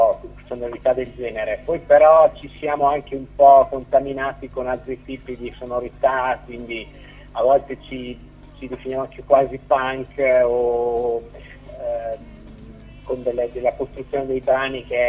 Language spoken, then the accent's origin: Italian; Faenza, Emilia-Romagna, Italy; noi siamo un gruppo romagnolo, siamo di Faenza e siamo nati nel 2011